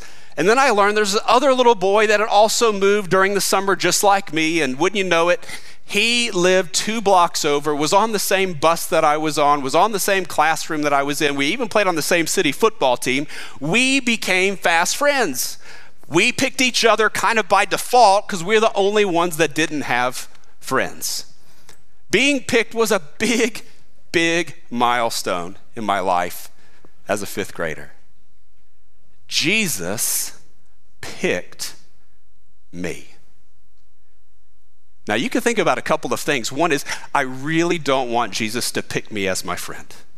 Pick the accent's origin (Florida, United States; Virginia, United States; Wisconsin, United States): Florida, United States; Orlando; also born or lived in Winter Park; We had been living in Orlando, Florida. I was born in Winter Park